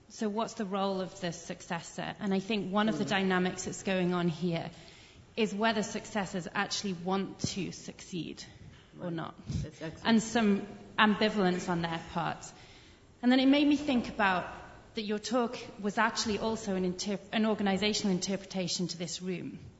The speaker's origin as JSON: {"language": "English", "country": "United Kingdom", "lives_now": "France", "said": "I live in France, but I'm obviously British."}